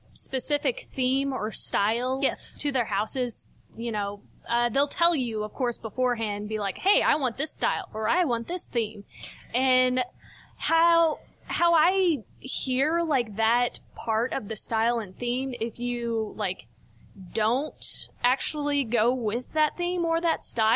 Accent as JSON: {"language": "English", "region": "the South", "country": "United States", "accent": "Southern", "said": "I know, I get my southern accent, it is so funny."}